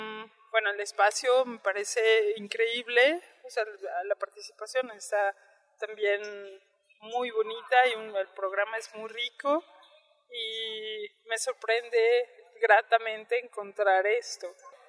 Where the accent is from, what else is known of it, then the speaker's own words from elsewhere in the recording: Mexico City, Mexico; vengo de la Ciudad de México.